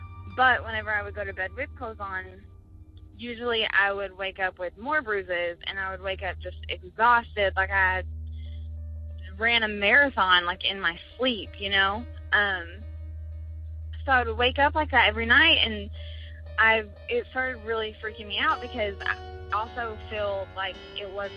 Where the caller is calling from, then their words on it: Kentucky, United States; I'm calling from Kentucky.